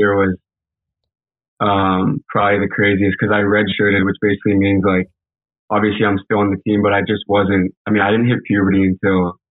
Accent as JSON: {"language": "English", "town": "Washington", "region": "District of Columbia", "country": "United States", "said": "I'm from Washington, D.C."}